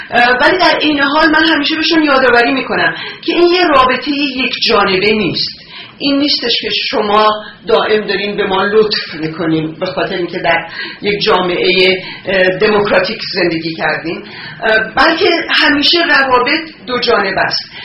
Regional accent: Iran; born there; توی کشوری به دنیا آمدم که پسر 17 ساله رو به جرم دگرباشی اعدام میکنن

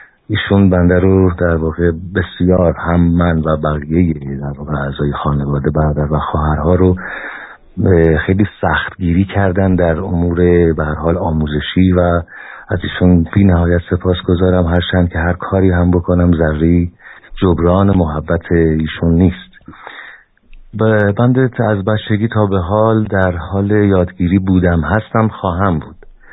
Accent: Langarud, Gilan, Iran; و خدمتون عرض کنم که مرداد ماه سال 51 در لنگرود به دنیا آمدم، شهری از استان گیلان.

